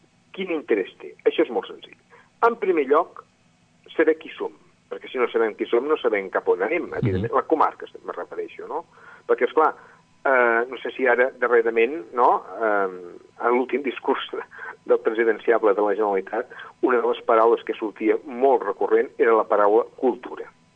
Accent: Catalonia, Spain; I això forma part també de la nostra identitat com a catalans, no?

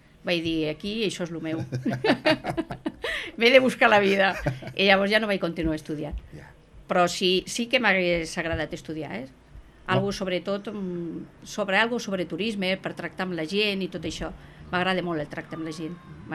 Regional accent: Buelles, Asturias, Spain; Jo sóc de Buelles, Astúries, sí, sí, sí, sí.

